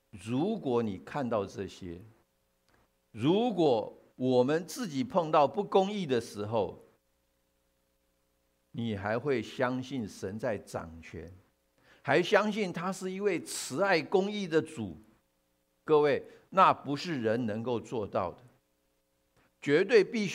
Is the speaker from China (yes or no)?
yes; China; now in United States; 我们中国人知道保底就是我那个想要去的